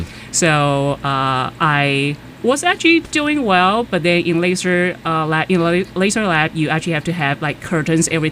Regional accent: Taiwan; moved away as an adult; now in United States; I am an associate professor in the Department of Chemistry at Tufts University. And so I grew up in Taiwan, and I first came to the United States for my PhD in Madison, Wisconsin. Then I moved to Stanford for my postdoc.

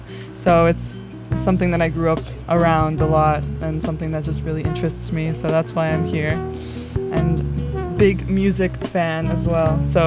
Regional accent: Miami, Florida, United States; I'm from Miami. That is something I mentioned last time I was on here.

